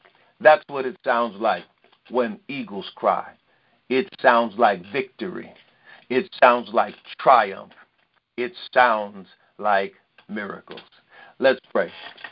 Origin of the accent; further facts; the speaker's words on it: New York, United States; Growing up in New York, when that rainy season came, we would love to go outside and play in the rain, jump in puddles